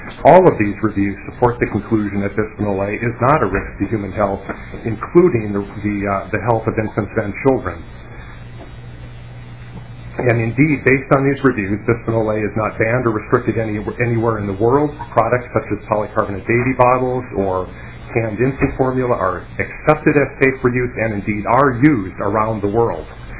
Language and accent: English; Minnesota, United States; Although I don't live in the state now, my roots are here. I was born and raised in Minnesota, and am also a graduate of the University of Minnesota.